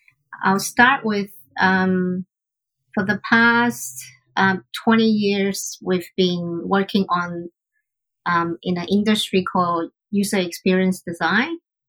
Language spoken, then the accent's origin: English; Hong Kong; Growing up in Hong Kong, exposed to all these different cultures, I always feel like I see things from many perspectives